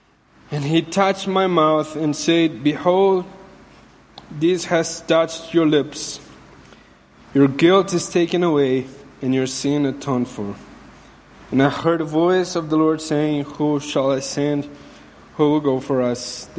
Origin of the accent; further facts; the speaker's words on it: Brazil; Now, as you know, I'm from Brazil